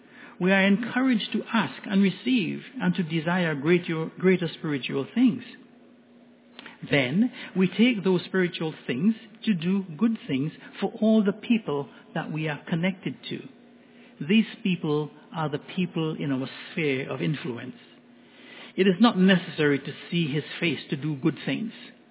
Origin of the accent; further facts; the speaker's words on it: Trinidad & Tobago; which is something that was drilled into our heads when I was growing up in Trinidad.